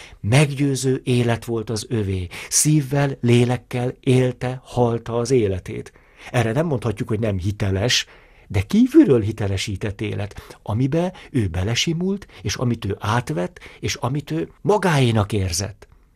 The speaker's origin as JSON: {"language": "Hungarian", "country": "Hungary", "said": "Én magyar vagyok, én katolikus vagyok."}